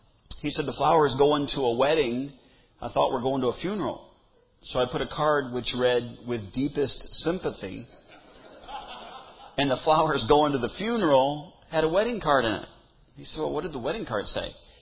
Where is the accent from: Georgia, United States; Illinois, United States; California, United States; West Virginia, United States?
Illinois, United States; Sauk Village; also born or lived in Kansas; You know, I grew up in Sauk Village, and then, of course, going down to Kansas, Kansans are a little different.